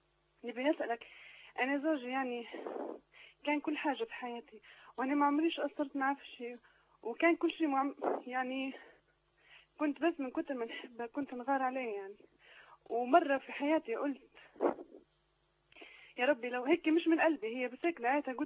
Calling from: Libya

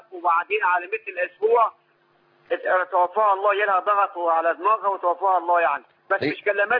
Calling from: Doha, Qatar; والله انا بكلمك من الدوحة معايا سؤالين

